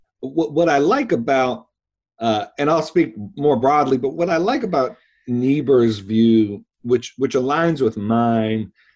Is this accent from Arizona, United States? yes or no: no; Buffalo, New York, United States; I grew up in Buffalo, New York, became a Christian after reading Romans when I was a teenager